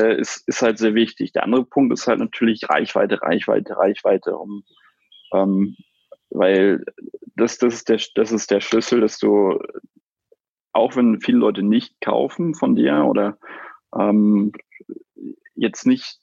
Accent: Kiel, Schleswig-Holstein, Germany; Ich komme aus Norddeutschland, aus Kiel, ursprünglich.

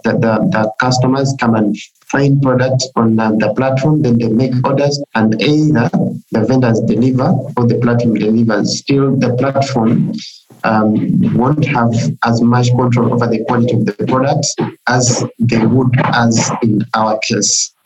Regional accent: Tororo, Eastern Region, Uganda; I come from Tororo, Eastern Uganda.

